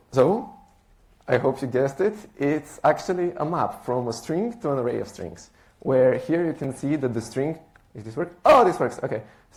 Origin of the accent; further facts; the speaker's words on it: Bulgaria; also born or lived in Dublin, Ireland; now in Delft, Netherlands; I'm 20 years old. I was born in Bulgaria, where I lived for most of my life. Now, after that, I lived for a few years in Dublin, Ireland, and now I'm a second-year student at TU Delft.